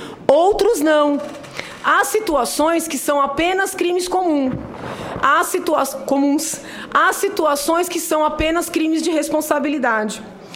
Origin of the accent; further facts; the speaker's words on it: Brazil; Porque eu sou brasileira e eu conheço.